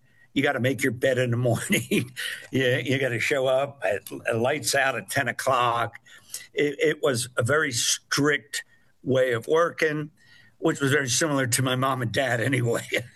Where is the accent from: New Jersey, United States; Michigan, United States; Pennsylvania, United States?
Pennsylvania, United States; Philadelphia; I'm from Northeast Philadelphia, right? Born across from Father Judge High School. Mm-hmm. I lived in a row home right across from Mayfair Public School, mm-hmm. and went to St. Matt's.